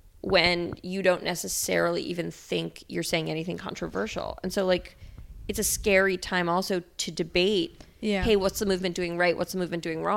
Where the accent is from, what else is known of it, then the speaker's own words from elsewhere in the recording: New York, United States; I grew up in the New York art world